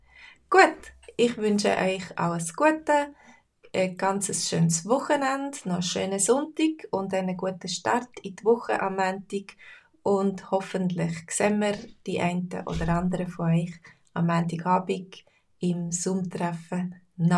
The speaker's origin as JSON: {"language": "German", "region": "Fribourg", "country": "Switzerland", "tie": "born or raised there", "first_language": "Swiss German", "said": "Meine Muttersprache ist Schweizerdeutsch. Aber ich bin in Fribourg aufgewachsen, wie ihr vielleicht schon wisst. Und Fribourg ist eine zweisprachige Stadt. Also in dem Dorf, wo wir gewohnt haben, also gerade neben Fribourg, in der Agglomeration von Fribourg."}